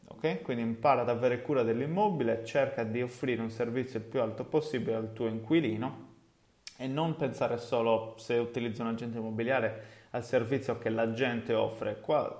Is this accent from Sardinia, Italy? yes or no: yes; Cagliari, Sardinia, Italy; Perché Cagliari? Ovviamente, come si deduce dal mio accento, è il posto in cui, insomma, effettivamente vivo